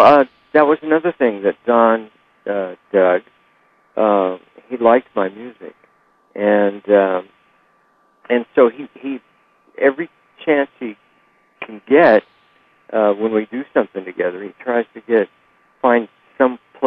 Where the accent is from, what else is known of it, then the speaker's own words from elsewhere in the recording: Long Beach, California, United States; When I was a kid, growing up in Long Beach, California